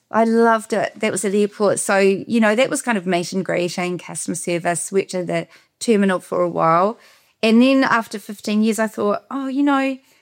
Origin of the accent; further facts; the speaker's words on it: Christchurch, Canterbury, New Zealand; because I come from Christchurch